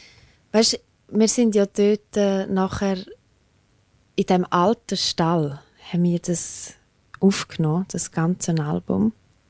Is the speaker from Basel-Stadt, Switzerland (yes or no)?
no; La Punt, Graubünden, Switzerland; Weil ich meine, ich bin in La Punta aufgewachsen, habe dort die Sprache gelernt.